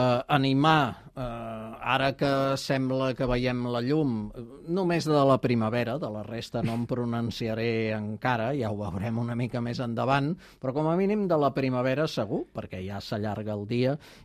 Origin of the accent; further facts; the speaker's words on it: Barcelona, Catalonia, Spain; Jo sóc barceloní del barri de Sant Antoni, vaig viure 25 anys a la ciutat, però ara ja em porto més vivint fora de la ciutat.